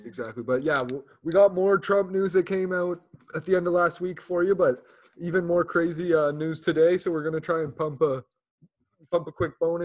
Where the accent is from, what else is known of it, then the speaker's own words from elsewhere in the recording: Canada; We could get into that whole thing another day, being Canadian and all. Vancouver's a crazy story.